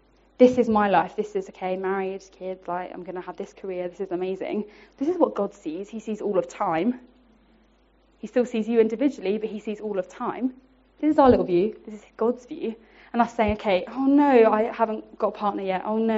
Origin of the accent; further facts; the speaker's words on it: England, United Kingdom; I think us as English people and humans, but especially the English, we check and cross-check and make sure everything's okay before we do anything